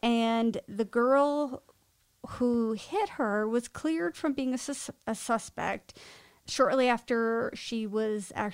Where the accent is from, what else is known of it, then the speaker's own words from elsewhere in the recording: Burlington, Vermont, United States; we grew up right outside of Burlington. This was our home area, and a lot of things don't happen there